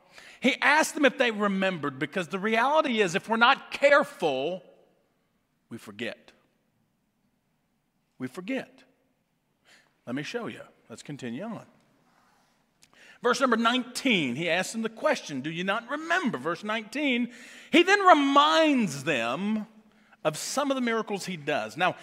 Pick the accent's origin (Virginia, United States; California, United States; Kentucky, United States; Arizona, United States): Kentucky, United States; And I remember just growing up in the South in Kentucky, and we knew church was important, but to go to church wasn't a part of our family's just activities.